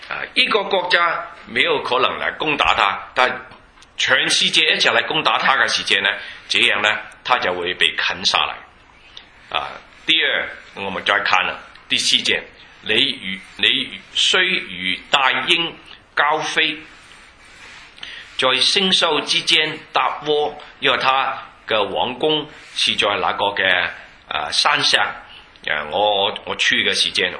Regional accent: China; 求求神保守我们中国人，特别中国这个国家

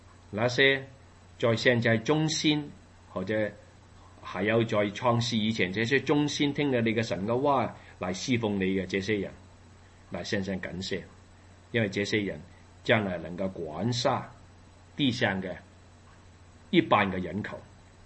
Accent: Hong Kong; 我从来我出生在香港，我住在香港都有二十多年，但是呢我没有去过中国

